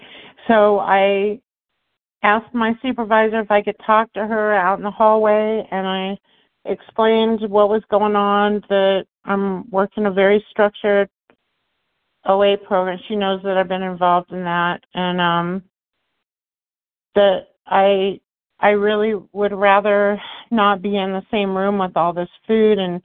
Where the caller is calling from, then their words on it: Denver, Colorado, United States; I'm calling from Colorado, from Denver.